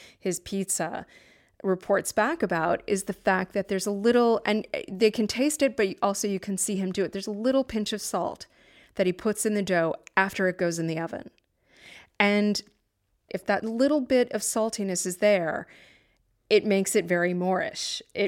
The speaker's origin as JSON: {"language": "English", "town": "New Haven", "region": "Connecticut", "country": "United States", "said": "I said, well, I'm from New Haven."}